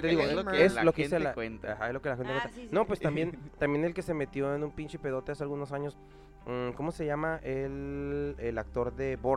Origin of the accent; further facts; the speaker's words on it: Acapulco, Guerrero, Mexico; born there; de donde yo nací, que es en Acapulco, en Guerrero, en México.